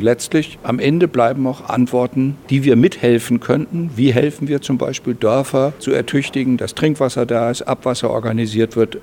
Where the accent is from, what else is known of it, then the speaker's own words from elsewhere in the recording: West Germany, Germany; Das war für mich interessant, als Westdeutscher auch mal sowas zu hören